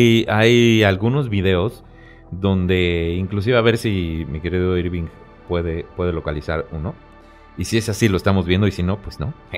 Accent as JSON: {"language": "Spanish", "country": "Mexico", "said": "Que el mexicano siempre apoya a todos los demás, a todas las culturas, menos a la nuestra"}